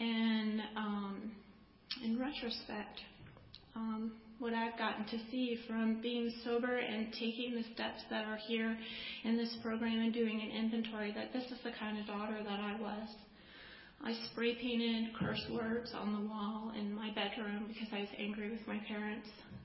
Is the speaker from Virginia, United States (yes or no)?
yes; Fredericksburg, Virginia, United States; when we went back home to, I grew up in Fredericksburg, did not stick.